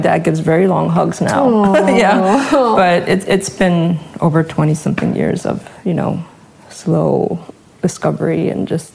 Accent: Honolulu, Hawaii, United States; In Honolulu, Hawaii.

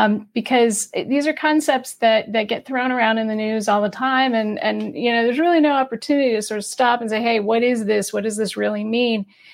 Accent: New Hampshire, United States; I grew up in New Hampshire. So when you said Massachusetts, I get a little wisty over that because, you know, growing up in New England, I'm proud of that.

